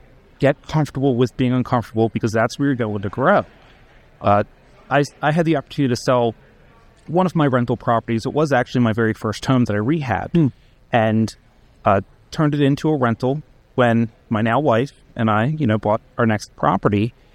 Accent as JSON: {"language": "English", "region": "Maryland", "country": "United States", "said": "Well, being that I'm from Maryland, we are still seeing a lot of appreciation in our market."}